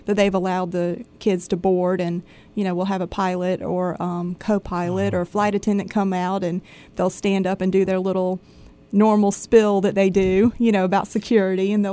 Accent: Augusta, Georgia, United States; I grew up in the Augusta area in Columbia County. So born and raised here. Never went anywhere. Went to high school at Greenbrier High School. Then I went to college at Augusta State University.

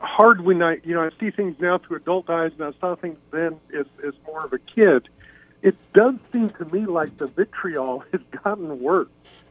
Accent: Boulder, Colorado, United States; I grew up in Boulder, Colorado, and it's sort of the Rocky Mountain version of Berkeley or somewhere like that.

